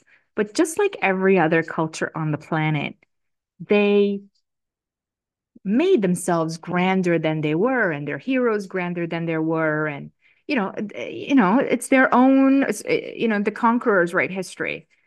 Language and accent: English; Romania; the guy that was hiding out in my home country of Romania.